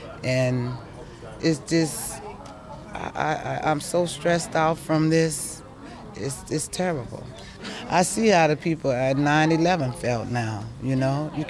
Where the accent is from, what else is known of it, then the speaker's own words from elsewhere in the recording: New Orleans, Louisiana, United States; I'm from New Orleans. I've been living out here in Berkeley, California.